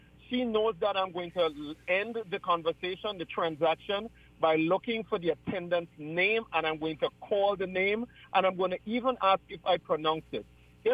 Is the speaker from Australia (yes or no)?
no; Trinidad & Tobago; I grew up in Trinidad and Tobago, so you can get the accent and everything.